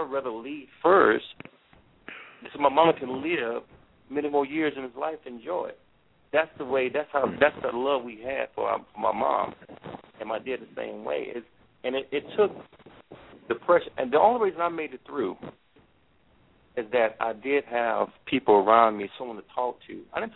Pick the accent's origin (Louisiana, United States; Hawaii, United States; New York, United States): Louisiana, United States; My dad, we're from Louisiana.